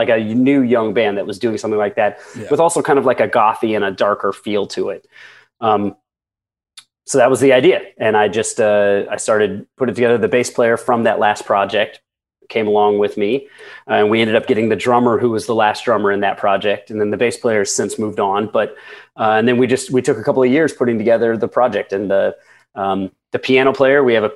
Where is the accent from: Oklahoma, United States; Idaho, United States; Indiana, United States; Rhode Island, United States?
Indiana, United States; When I was 17, I grew up in Indiana and I got my first tattoo.